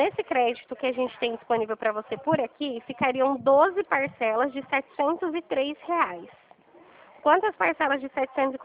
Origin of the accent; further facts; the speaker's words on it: São Paulo, Brazil; Sim, eu sou de São Paulo, estou em São Paulo.